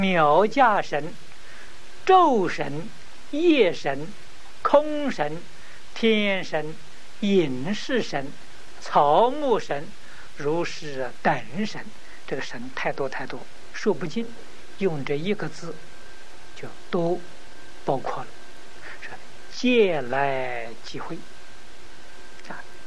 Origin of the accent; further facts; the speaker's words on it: China; 我们中国人称之为蟒蛇啊